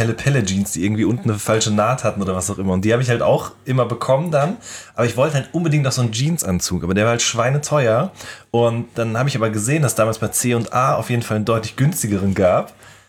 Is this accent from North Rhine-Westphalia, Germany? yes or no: yes; North Rhine-Westphalia, Germany; ich komme ja aus dem Pott